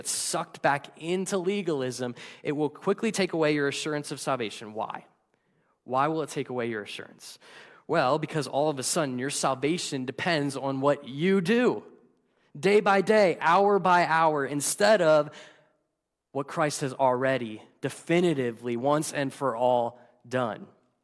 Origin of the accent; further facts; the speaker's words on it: Pennsylvania, United States; I'm from Lancaster County, the land of the Amish. So I have seen this up close.